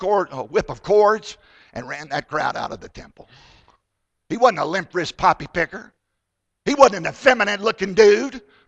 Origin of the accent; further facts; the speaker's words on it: Virginia, United States; Virginia, my home state, has gone to pot.